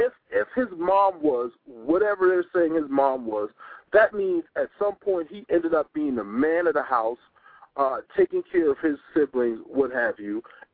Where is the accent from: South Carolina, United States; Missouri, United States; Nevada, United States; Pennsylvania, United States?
South Carolina, United States; And I'm from South Carolina.